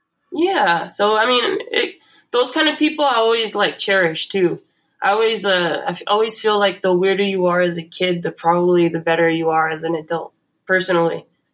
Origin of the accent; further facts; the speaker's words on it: New York, United States; because I grew up in New York, but as soon as I got here